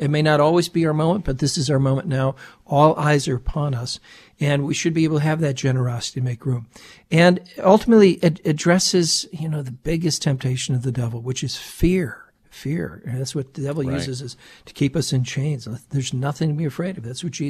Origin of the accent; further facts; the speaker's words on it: Mundelein, Illinois, United States; I remember my hometown parish, Santa Maria del Popolo in Mundelein, Illinois